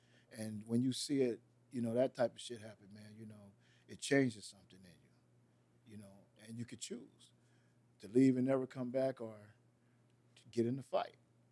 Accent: Los Angeles, California, United States; The way L.A. is set up, and if I was born and raised in the Pueblos, whether I got nail tattoo or wore nail red rag or ever hollered blood out my mouth, I'm labeled as a Pueblo.

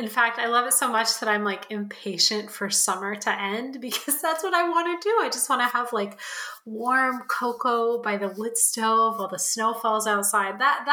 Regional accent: California, United States; So I'm actually from California, which is on the other side of the country. So it's on the West Coast.

